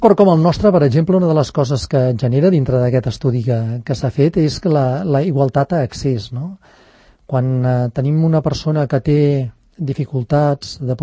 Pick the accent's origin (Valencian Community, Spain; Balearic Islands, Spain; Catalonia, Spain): Catalonia, Spain; Olesa de Montserrat; Nosaltres vàrem néixer a Olesa, som d'Olesa de Montserrat.